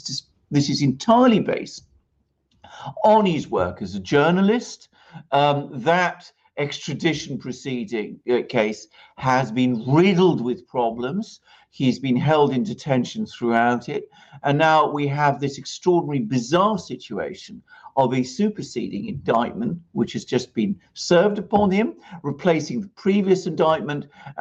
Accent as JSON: {"language": "English", "country": "United Kingdom", "said": "I think it's wrong as a British, person who knows the British system."}